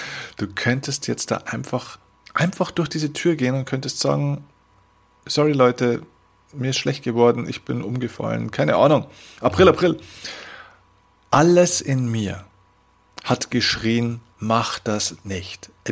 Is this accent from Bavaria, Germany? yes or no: yes; Vilsbiburg, Bavaria, Germany; in meiner Heimatstadt Vilsbiburg, eine kleine 10.000, damals 10.000 Einwohner, Gemeinde